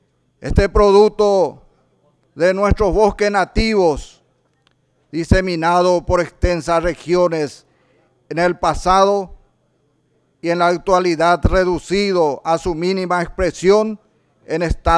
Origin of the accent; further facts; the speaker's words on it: Paraguay; considero que es nuestra obligación como paraguayos y paraguayas retomar con mayor fuerza y vigor la producción yerbatera nacional